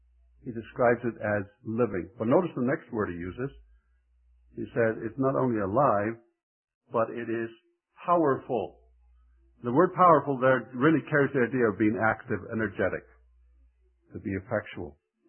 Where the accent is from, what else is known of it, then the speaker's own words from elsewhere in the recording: Faroe Islands; as I stood there on the pier in my hometown, after traveling all that way to the Faroe Islands, recognizing I was half hour late